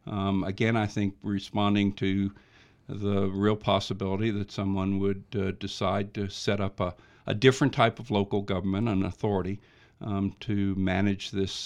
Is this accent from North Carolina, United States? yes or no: yes; North Carolina, United States; And I come from Henderson County. We have a long history on water.